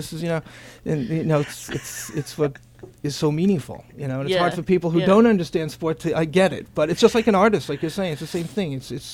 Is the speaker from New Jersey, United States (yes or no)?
yes; New Jersey, United States; when I was growing up in New Jersey, we played stickball.